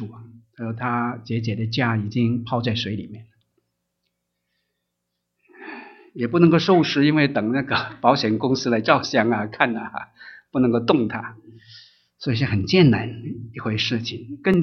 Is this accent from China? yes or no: yes; China; 所以我们中国人呢，自古以来都说民以食为天嘛，是吧？